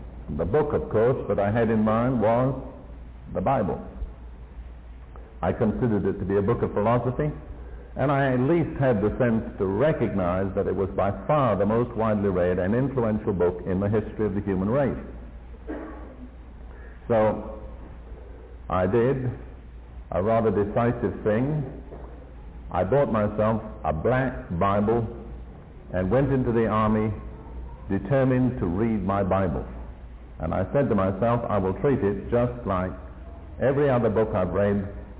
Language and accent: English; India; born there; also born or lived in Britain; I was born in India, the son of a British Army officer, and I come from a very military family.